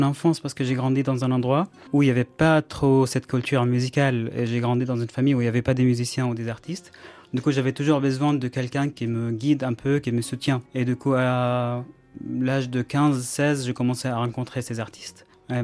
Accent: Qatar; j'ai grandi dans un endroit, enfin au Qatar pour préciser. En fait, je suis né au Qatar. Je suis d'origine palestinienne, mais mes parents, ils ont émigré au Qatar il y a longtemps. Donc, je suis né là-bas

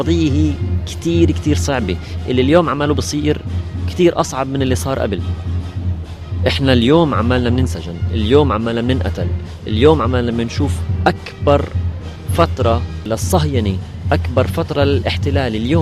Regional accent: Palestine; ما قلت انا فلسطيني

